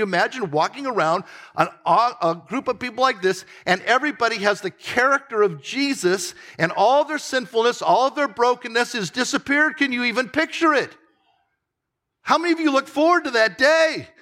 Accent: Anaheim, California, United States; You know, I grew up in Anaheim, California, just blocks from Disneyland.

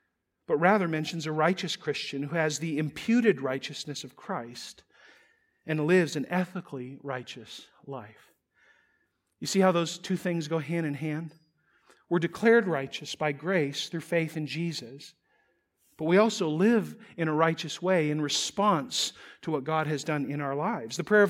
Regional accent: North Dakota, United States; Why did I say y'all? I'm from North Dakota.

